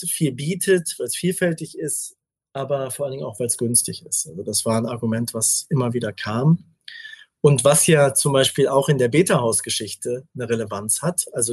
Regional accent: North Rhine-Westphalia, Germany; Ich bin selber in Nordrhein-Westfalen aufgewachsen.

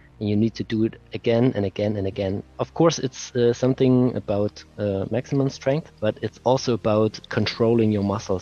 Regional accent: Leipzig, Saxony, Germany; saw that I was from Leipzig too, which is our hometown

